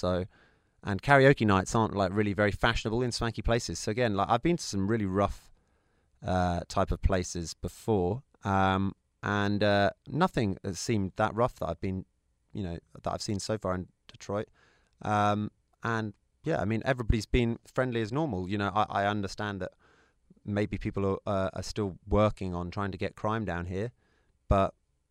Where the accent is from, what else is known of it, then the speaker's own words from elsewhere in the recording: United Kingdom; I'm British